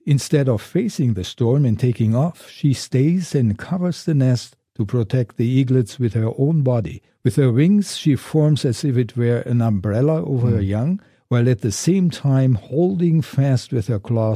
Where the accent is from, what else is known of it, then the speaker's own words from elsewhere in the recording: Germany; I remember while growing up in Germany after World War II, that my mother had a picture frame